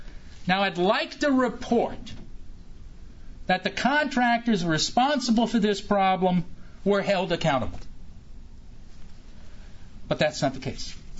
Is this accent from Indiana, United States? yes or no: no; Ohio, United States; now in Washington, United States; Now, I've been in Washington for 30-some years, but I came from Ohio, and maybe I keep this Midwestern approach to issues